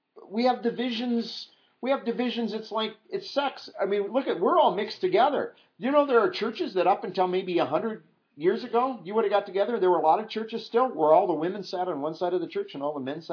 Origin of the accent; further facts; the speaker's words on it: Midwest, United States; The joke was, because I was from Norwegian country in the Midwest, if you had a potluck, you could be guaranteed just about everything was covered in white sauce and cheese.